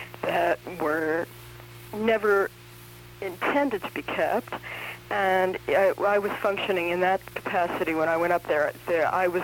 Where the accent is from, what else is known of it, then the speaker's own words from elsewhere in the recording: New York, United States; I'm a New Yorker. I'm a feminist. I'm not a joiner.